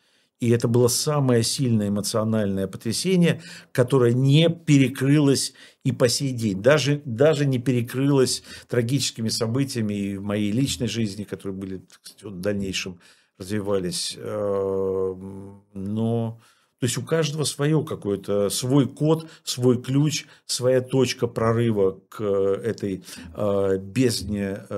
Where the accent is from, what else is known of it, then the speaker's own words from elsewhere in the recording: Ukraine; born there; also born or lived in Russia; Я родился в Украине и потом прожил много лет в России